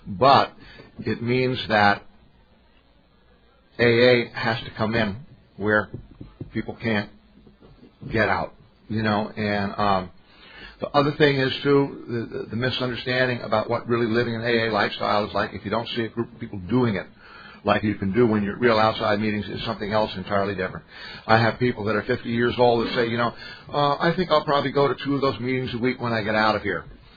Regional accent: Miami, Florida, United States; I'm an alcoholic from Miami, Florida.

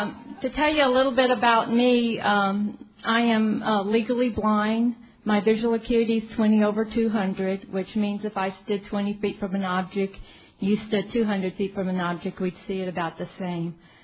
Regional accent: San Antonio, Texas, United States; I'm an alcoholic. And like you said, I'm from San Antonio

